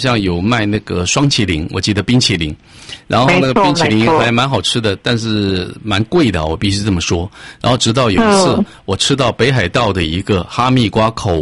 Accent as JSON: {"language": "Chinese", "town": "Zhongli", "region": "Taoyuan", "country": "Taiwan", "tie": "born or raised there", "said": "这个我是在从小在中立长大嘛，我是中立平镇那边的人嘛"}